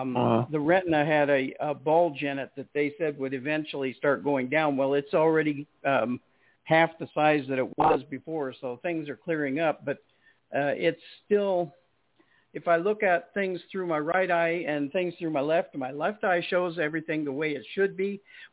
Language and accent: English; Montana, United States; born there; Well, I was born in Montana, so I know what you're saying.